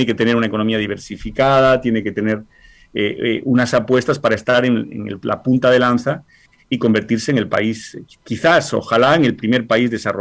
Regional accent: Colombia; moved away as an adult; now in Uruguay; Yo vengo de Colombia, llegué aquí el 1 de agosto

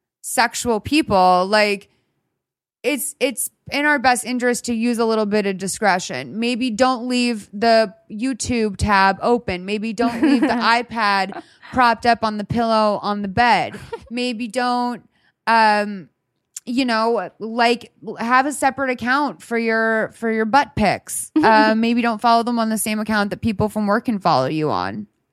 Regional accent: Boston, Massachusetts, United States; I'm from Boston. It's a huge colloquial saying where I'm from. I know it's not unique to Boston by any means, but it's kind of like, it's just a word you grew up saying

